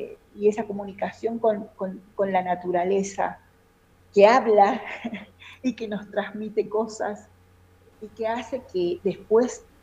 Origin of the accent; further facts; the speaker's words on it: Buenos Aires, Argentina; venimos de Buenos Aires y estamos acostumbrados a ir a los patios de tango